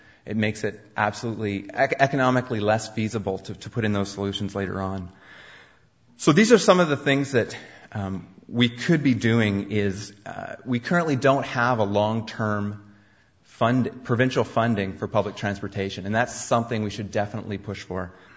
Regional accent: Vancouver, British Columbia, Canada; as Canadians, as British Columbians, as Vancouverites, we can vote for people who can take strong action on climate change

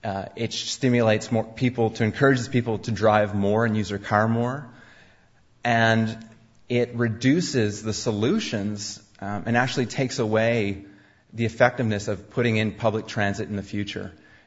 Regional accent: Vancouver, British Columbia, Canada; as Canadians, as British Columbians, as Vancouverites, we can vote for people who can take strong action on climate change

